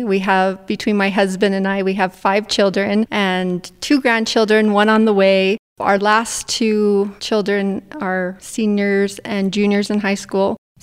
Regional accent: Windsor, Colorado, United States; Well, I was born and raised in Windsor, Colorado, which is the northern part of the state.

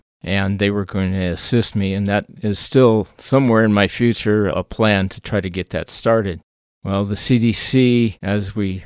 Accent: Monte Vista, Colorado, United States; I am originally from Monte Vista, born and raised here.

